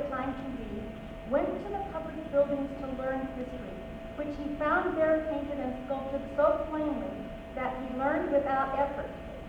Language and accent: English; California, United States; even though I grew up in California, we came to Coachella every summer to see